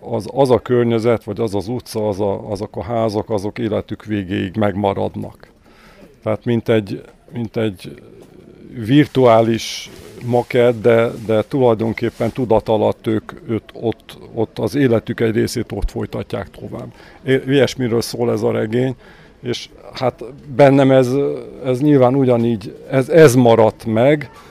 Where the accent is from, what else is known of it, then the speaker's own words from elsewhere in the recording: Kiskunhalas, Bács-Kiskun, Hungary; mivel elszármaztam ugye Halasról, és tulajdonképpen ahol fölnőttem, az a környezet nagyon radikálisan megváltozott.